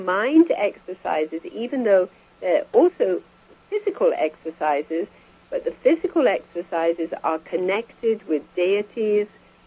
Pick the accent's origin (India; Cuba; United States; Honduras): India; I was born and raised in India. And I was fifth generation born in India and very, very familiar with Eastern mysticism